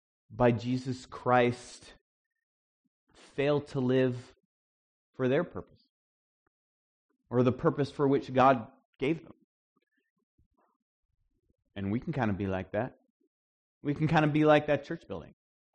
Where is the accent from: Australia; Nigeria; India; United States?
United States; Northeast; And I am from the Northeast.